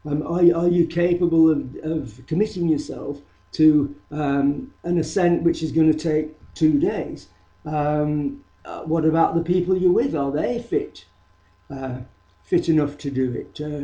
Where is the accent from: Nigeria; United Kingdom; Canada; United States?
United Kingdom; As a British climber or mountaineer, we are often sheltered from the objective and subjective dangers of alpine climbing by the very fact that our own mountains are quite small in contrast to the Alps.